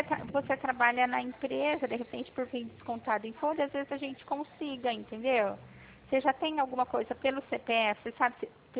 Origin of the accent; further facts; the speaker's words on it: Pirassununga, São Paulo, Brazil; eu sou da cidade de Pirassununga.